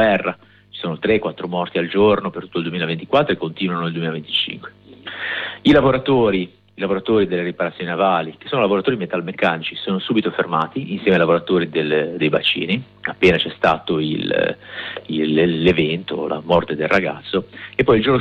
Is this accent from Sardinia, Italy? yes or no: no; Genoa, Liguria, Italy; Noi siamo convinti, come siamo di Genova